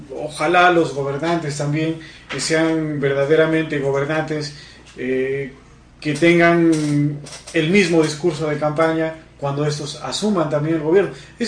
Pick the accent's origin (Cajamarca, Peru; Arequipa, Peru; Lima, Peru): Cajamarca, Peru; Nosotros, los cajamarquinos, creemos que nos merecemos respeto y también somos peruanos, ¿no?